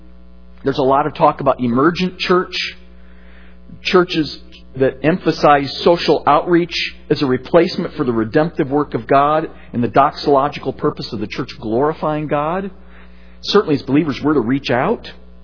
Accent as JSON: {"language": "English", "town": "Livonia", "region": "Michigan", "country": "United States", "tie": "born or raised there", "said": "Now, I grew up over in Livonia. Some of you may know where that's at."}